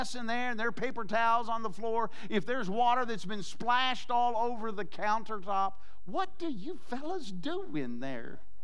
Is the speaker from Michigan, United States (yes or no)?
yes; Michigan, United States; Little church, I grew up in Michigan.